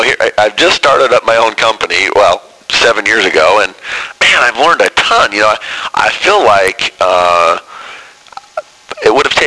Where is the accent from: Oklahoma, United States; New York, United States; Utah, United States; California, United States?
Utah, United States; Salt Lake City; now in Portland, United States; And I'm moving back to Salt Lake City, which is my hometown.